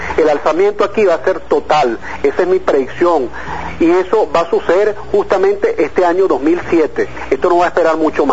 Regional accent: Venezuela; nosotros los hijos que somos los venezolanos

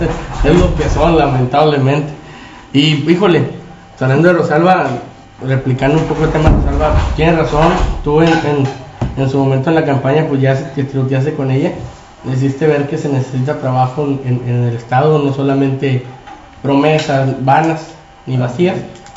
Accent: Mexico; como mexicano estás haciendo exactamente el mismo mugrero

